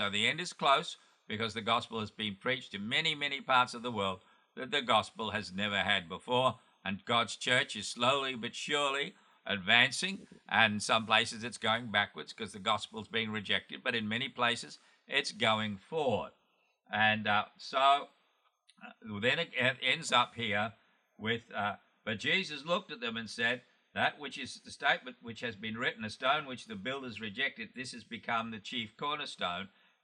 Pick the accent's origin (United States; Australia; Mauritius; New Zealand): Australia; myself, I'm an Australian and you're African